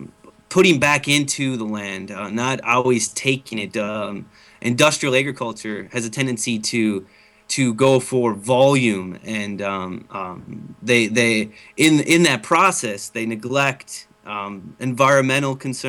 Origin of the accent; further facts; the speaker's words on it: Brainerd, Minnesota, United States; I was raised in town in Brainerd, yes.